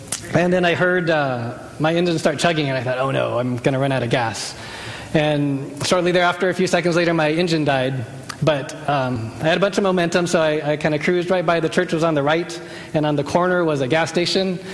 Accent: Phoenix, Arizona, United States; I grew up in Phoenix, and Dave and Bernice used to serve their church that they served at before here was in Phoenix. In fact, my parents' house is 2 miles away from that church.

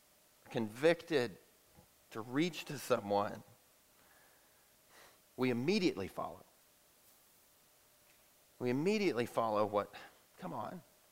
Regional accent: the South, United States; but you have to remember, I'm from the South

